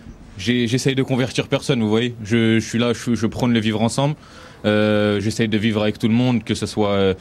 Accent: Argenteuil, Île-de-France, France; born there; moi je suis d'origine marocaine. Nationalité française, je suis né à Argenteuil en France, en banlieue, dans le 95

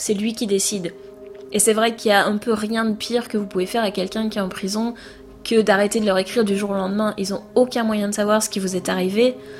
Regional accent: France; moved away as an adult; now in Jacksonville, United States; viens d'avoir 39 ans et ça fait 3 ans que j'habite à Jacksonville en Floride, donc aux États-Unis. Je suis française et j'ai grandi en France

